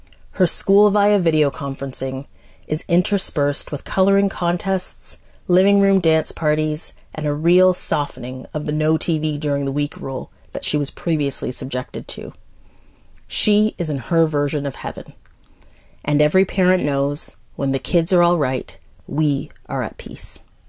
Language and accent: English; Ottawa, Ontario, Canada; traveled back to Ottawa, my hometown and government headquarters, more than a dozen times for meetings.